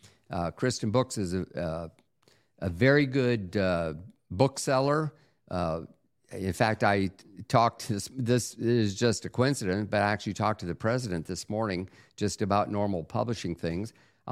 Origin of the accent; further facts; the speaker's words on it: Lakeland, Florida, United States; He actually was from my hometown of Lakeland, Florida.